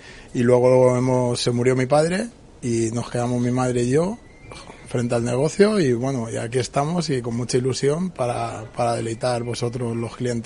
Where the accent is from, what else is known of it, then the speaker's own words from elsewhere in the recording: Alalpardo, Community of Madrid, Spain; Sí, del Alpardo, aquí nativo. Mi madre nació aquí, yo ya nací en La Paz, pero mi madre nació aquí. Bueno, ¿qué te voy a decir yo de mi pueblo, el mejor pueblo de Madrid?